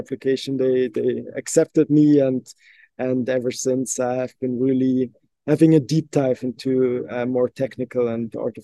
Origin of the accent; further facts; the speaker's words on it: Switzerland; also born or lived in Barcelona, Spain; my mother is here from Switzerland, Zurich. And yeah, at the beginning, I was born in Barcelona and we grew up there until I was five. I went into the kindergarten there and then we moved as a whole family back to Switzerland.